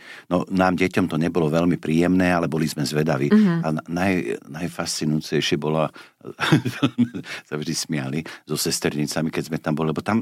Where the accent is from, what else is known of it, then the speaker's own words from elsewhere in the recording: Bratislava, Bratislava Region, Slovakia; tak to už samozrejme ako Bratislavčan rodený